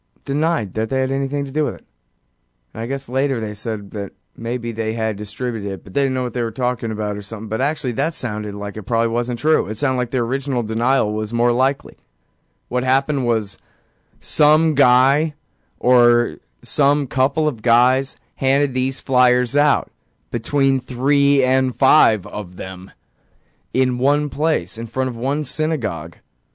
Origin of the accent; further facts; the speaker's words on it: Texas, United States; I'm saying it wrong. Sorry, I'm from Texas.